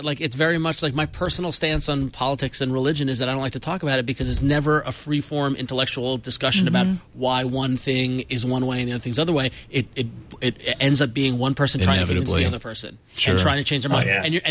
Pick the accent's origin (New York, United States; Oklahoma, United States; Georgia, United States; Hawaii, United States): New York, United States; whether growing up in New York, Mets or Yankees, comics, Marvel or DC, phones, Android or iOS